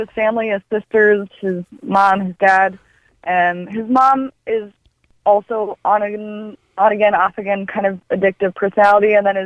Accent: Minnesota, United States; now in Ireland; I'm from Minnesota still.

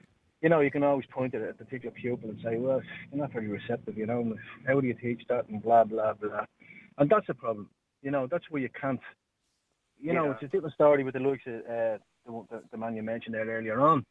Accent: Cork, Munster, Ireland; I was from Kilbarry Cook. That's where I grew up.

